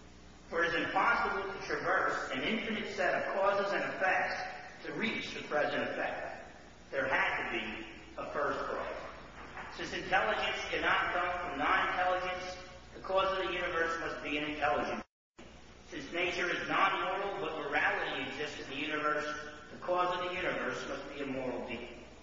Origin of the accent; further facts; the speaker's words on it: New Jersey, United States; I was at Stafford High School and was born and raised in Jersey.